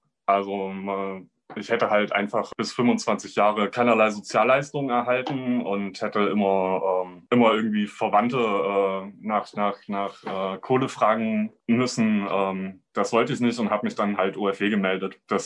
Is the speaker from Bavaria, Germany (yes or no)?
no; Jena, Thuringia, Germany; born there; Ich bin in Jena geboren. Es ist so eine sehr kleine Großstadt, 105.000 Einwohner oder so.